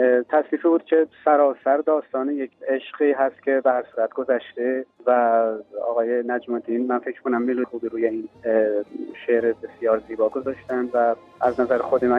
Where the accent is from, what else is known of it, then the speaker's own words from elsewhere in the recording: Isfahan, Iran; اصفهان که شهر خودم هست